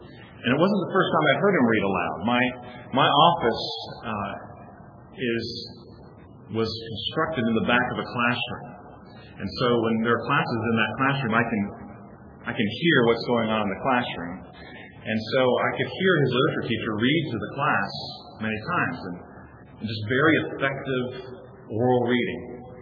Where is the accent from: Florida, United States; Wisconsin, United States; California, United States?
Florida, United States; Fort Walton Beach; I grew up in Fort Walton Beach, Florida. If you've ever been there, you go down Highway 98 east, and you come to Destin.